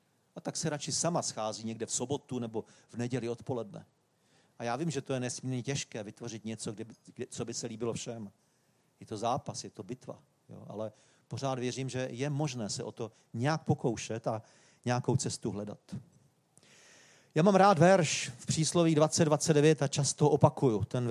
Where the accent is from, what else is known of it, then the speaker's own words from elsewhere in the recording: Varnsdorf, Ústí nad Labem Region, Czechia; My jsme bydleli, já jsem vyrostl ve Varnsdorfu a tam byl můj první sbor